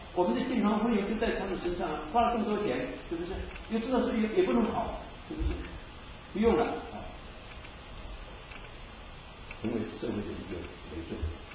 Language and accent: Chinese; China; 我们中国人其实在这方面啊，很早就知道应该怎么去对待年长或者年幼。